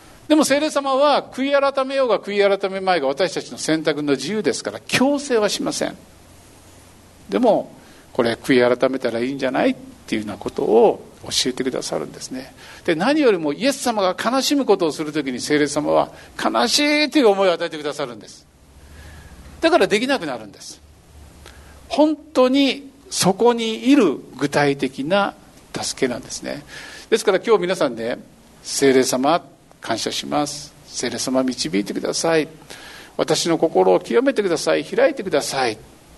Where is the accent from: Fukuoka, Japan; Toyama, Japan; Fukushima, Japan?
Fukuoka, Japan; Kitakyushu; 私は北九州から来ましたけども